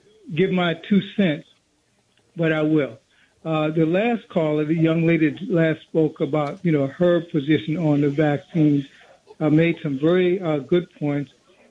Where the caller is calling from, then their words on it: Plainfield, New Jersey, United States; I'm calling you from Plainfield, New Jersey.